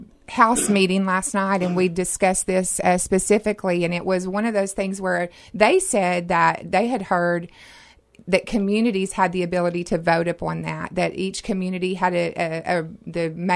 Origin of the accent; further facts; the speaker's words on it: Mountain Home, Arkansas, United States; I'm a resident here in Mountain Home. I grew up here. This is my hometown.